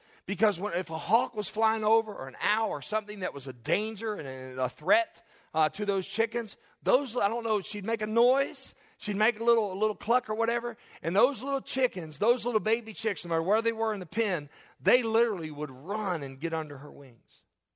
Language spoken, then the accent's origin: English; Kentucky, United States; Growing up in Kentucky, my little grandmother had a lot of chickens.